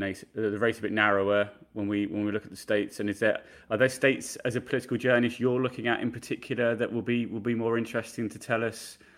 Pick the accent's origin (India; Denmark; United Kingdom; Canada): United Kingdom; now in United States; I'm a British journalist living and working in America